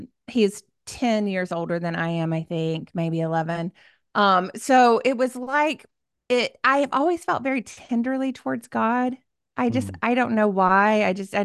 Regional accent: Tennessee, United States; Well, I have a wonderful family, and we're from Tennessee.

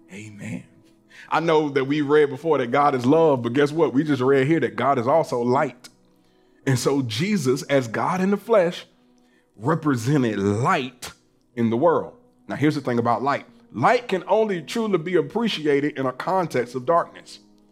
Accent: Atlanta, Georgia, United States; as a true AT alien, born and raised in Atlanta, Georgia, what one word could be used to describe Atlanta?

